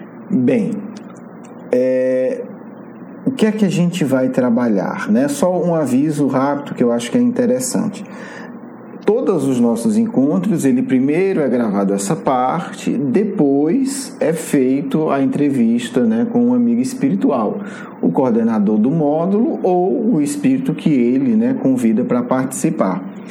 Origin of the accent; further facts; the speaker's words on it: Brazil; Na grande maioria de nós que somos brasileiros ou temos uma profunda afinidade com o povo brasileiro.